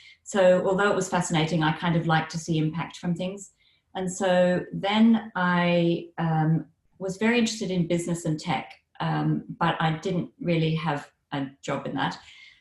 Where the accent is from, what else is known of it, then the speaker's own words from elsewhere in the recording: Tokyo, Japan; also born or lived in Papua New Guinea; I'm from Papua New Guinea originally, but I grew up in Tokyo. And so I speak Japanese.